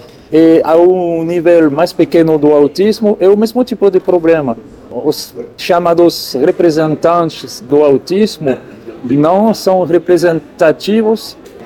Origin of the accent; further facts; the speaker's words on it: France; Portuguese is a second language; now in Rio de Janeiro, Brazil; eu sou francês, por isso que eu não falo bem português.